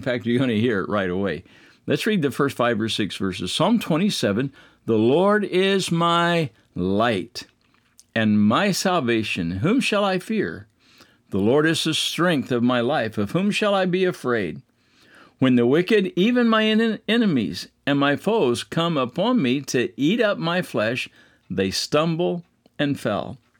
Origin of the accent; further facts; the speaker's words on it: Midwest, United States; when I was growing up in the Midwest, where I could find a hillside